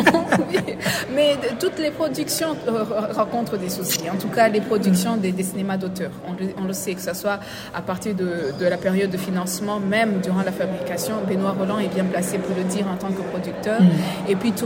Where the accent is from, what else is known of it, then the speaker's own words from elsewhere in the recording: Rwanda; Puisque j'ai grandi au Rwanda avec mon père qui aimait l'histoire